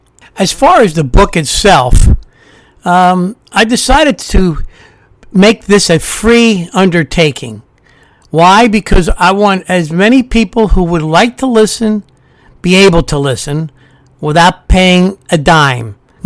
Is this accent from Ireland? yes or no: yes; Ireland; is a good place for me because I'm Irish